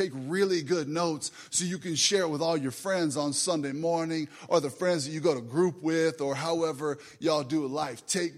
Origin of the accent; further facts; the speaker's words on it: Hastings, Nebraska, United States; moved away; And so I grew up in Nebraska. I didn't do very good in church in Nebraska. In fact, I'm from Hastings